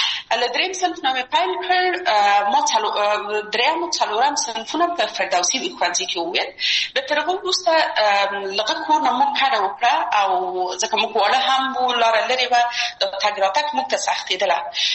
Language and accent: Pashto; Kabul, Afghanistan; موږ د مکرانو په ساحه کې لوی سوي وو، هلته زموږ بلدتیا ډېره زیاته وه